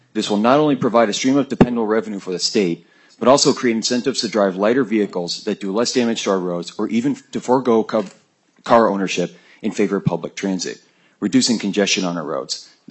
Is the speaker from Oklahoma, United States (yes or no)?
no; Pequot Lakes, Minnesota, United States; I'm from Pequot Lakes.